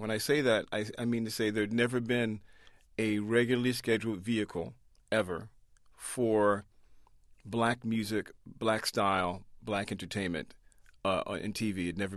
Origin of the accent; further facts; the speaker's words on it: Brooklyn, New York, United States; I grew up in Brooklyn, New York, and my sister was a couple of years younger than me and a very big dancer.